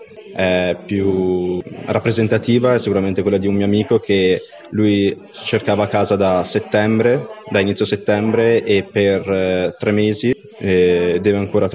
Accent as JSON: {"language": "Italian", "town": "Trento", "region": "Trentino-Alto Adige", "country": "Italy", "moved": "yes", "lives_now": "Florence, Italy", "said": "vengo da Trento, quindi sono uno studente fuori sede dell'UNIFIL."}